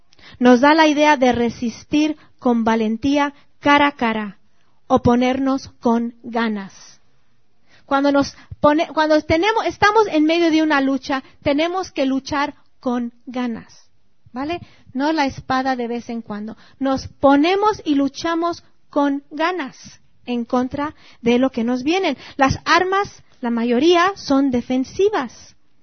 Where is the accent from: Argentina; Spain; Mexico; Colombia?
Mexico; Cuando yo crecí en México